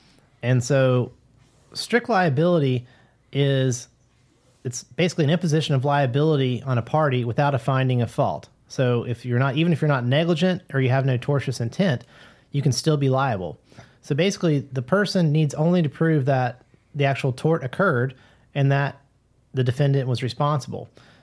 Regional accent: Huntington, West Virginia, United States; And he's like, "Well, where are you from?" I said, "Huntington, West Virginia.

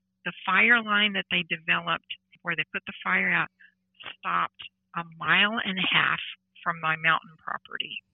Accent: Bryan, Texas, United States; I drove to my hometown of Bryan and came back and that was, you know, to see my dad.

